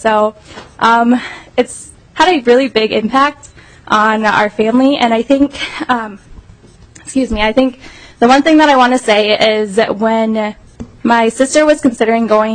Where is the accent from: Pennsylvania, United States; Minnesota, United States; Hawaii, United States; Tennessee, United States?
Minnesota, United States; Lake City; And I'm from Lake City, Minnesota. So does anyone know where that is? Southeast? Anyone?